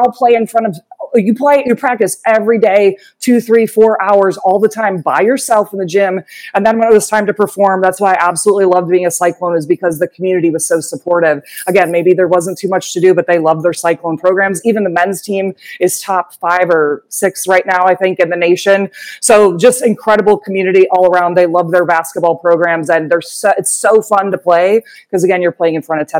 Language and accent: English; Iowa, United States; I'm from Iowa originally, and it's so darn cold, you can't really play soccer in the winter.